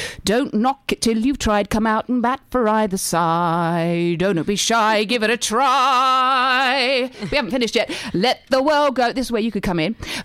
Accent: Australia; We're Australian because we always play things down in Australia, don't we?

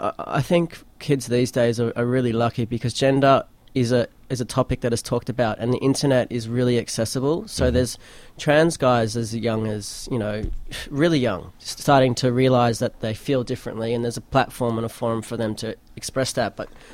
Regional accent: Frankston, Victoria, Australia; I grew up in Frankston, and as soon as I got my licence, I would drive up to the city

